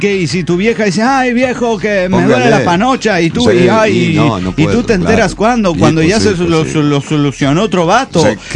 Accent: San Luis, Argentina; de las Sierras de San Luis.

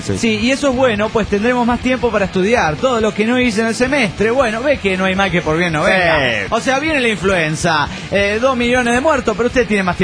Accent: Cochabamba, Bolivia; de Cochabamba, Bolivia.

